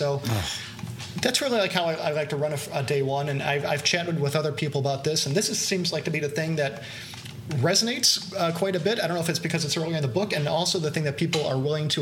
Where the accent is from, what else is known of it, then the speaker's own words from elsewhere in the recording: Chicago, Illinois, United States; I'm a Chicagoan.